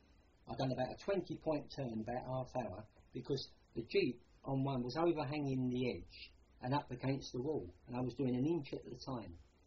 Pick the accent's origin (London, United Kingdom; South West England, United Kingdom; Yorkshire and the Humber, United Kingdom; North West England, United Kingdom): London, United Kingdom; accent: Cockney; city gents and businesses, and you couldn't really talk to them on the same level, especially with my Cockney accent.